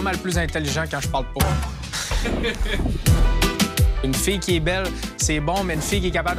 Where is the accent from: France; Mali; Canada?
Canada; Quebec; Je viens du Saguenay.